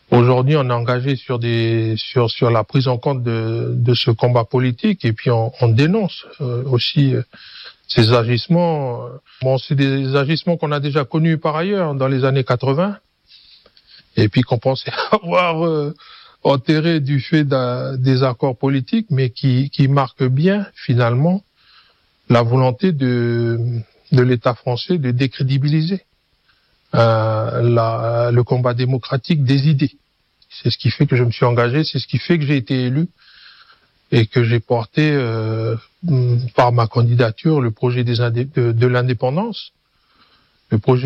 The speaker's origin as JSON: {"language": "French", "town": "Hienghène", "region": "North Province", "country": "New Caledonia", "said": "Je suis originaire de la tribu de Tjedanit, à Yengen, à 400 km de Nouméa."}